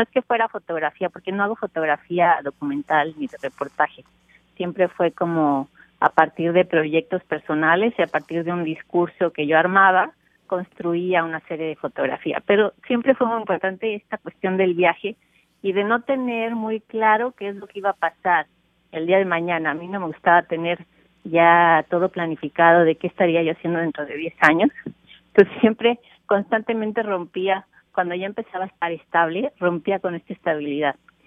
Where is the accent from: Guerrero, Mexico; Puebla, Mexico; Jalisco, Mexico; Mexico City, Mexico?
Mexico City, Mexico; Yo nací en la Ciudad de México.